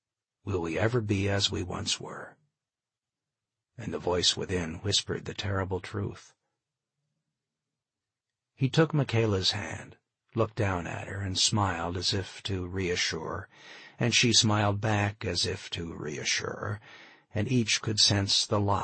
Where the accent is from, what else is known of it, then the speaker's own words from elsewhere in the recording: Los Alamos, New Mexico, United States; Growing up in Los Alamos, New Mexico, I was captivated by the subject of nuclear war, and somehow it became my career path.